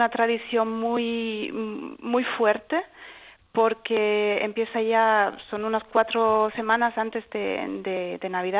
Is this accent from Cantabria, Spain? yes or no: no; Canary Islands, Spain; moved away as an adult; ¿Que se me nota en el acento? Sí, y más si supieras que soy canaria.